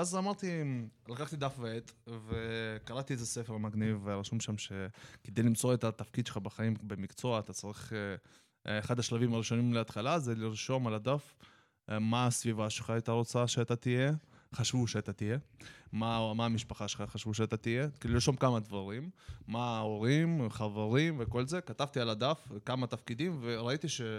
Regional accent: Netanya, Central District, Israel; אני מנתניה. הייתי בנתניה

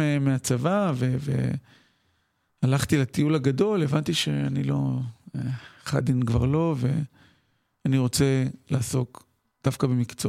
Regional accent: Acre, Northern District, Israel; באקו. גדלתי באקו.

